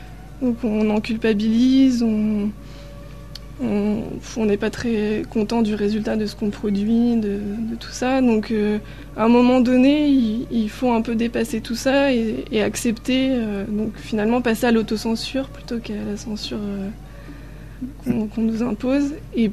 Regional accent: France; accent: French; enfin, avec mon accent français bien sûr, mais quand je suis partie ailleurs en Chine, les gens ils me comprenaient pas toujours.

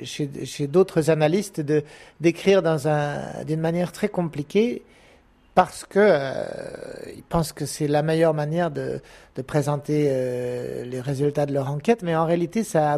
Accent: France; now in China; C'est un monde dur ici. On est des Français du bout du monde et autour de nous, on ne vit que dans des caractères chinois et dans une langue qui n'a rien à voir avec la nôtre.

